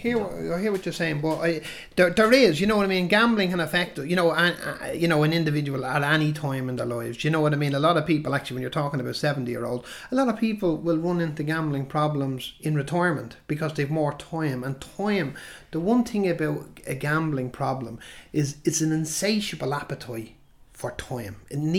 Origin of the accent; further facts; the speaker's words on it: Dublin, Leinster, Ireland; I'm from Dublin originally